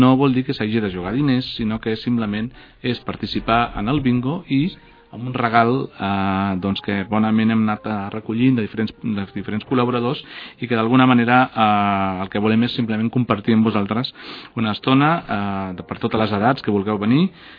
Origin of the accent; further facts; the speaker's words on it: Barcelona, Catalonia, Spain; jo sóc de Bon Pastor